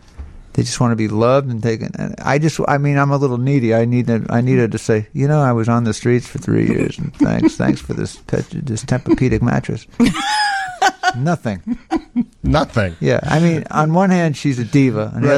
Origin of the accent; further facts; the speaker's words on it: New York, United States; now in California, United States; No, I could live here, but I'm from New York and I moved to La La Land